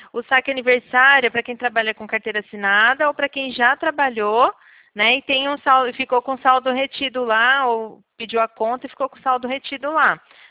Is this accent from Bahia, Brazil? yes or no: no; São Paulo, Brazil; Eu sou do interior de São Paulo